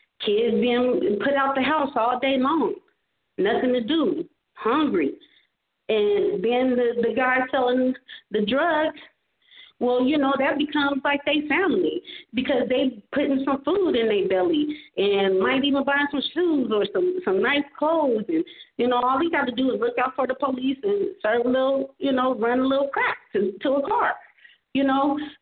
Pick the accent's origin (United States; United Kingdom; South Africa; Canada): United States; Fresno, California; not when I was growing up in Southwest Fresno.